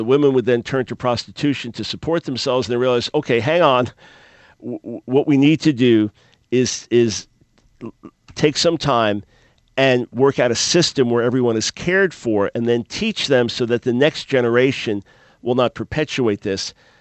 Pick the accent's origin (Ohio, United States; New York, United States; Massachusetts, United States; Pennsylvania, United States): New York, United States; I'm from New York.